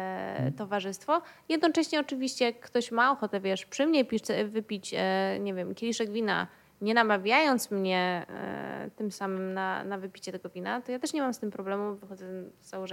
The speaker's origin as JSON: {"language": "Polish", "town": "Toruń", "region": "Kuyavian-Pomeranian Voivodeship", "country": "Poland", "said": "tak jak ustaliliśmy, pochodzę z Torunia"}